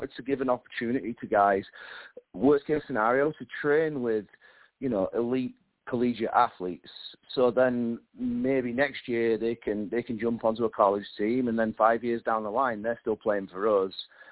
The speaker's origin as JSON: {"language": "English", "town": "Wakefield", "region": "Yorkshire and the Humber", "country": "United Kingdom", "lives_now": "United States", "said": "Yeah, I'm from Wakefield, West Yorkshire. So not really known for soccer."}